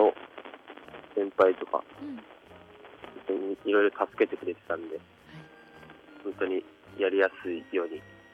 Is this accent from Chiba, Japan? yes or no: yes; Sosa, Chiba, Japan; ないです、大学も千葉県なんで。